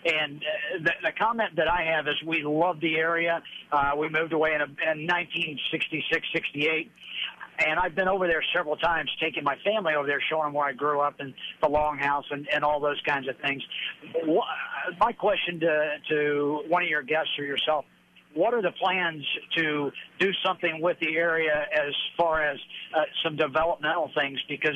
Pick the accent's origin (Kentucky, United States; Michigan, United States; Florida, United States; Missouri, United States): Missouri, United States; Kansas City; now in Eudora, United States; Thank you very much. I grew up in Northeast.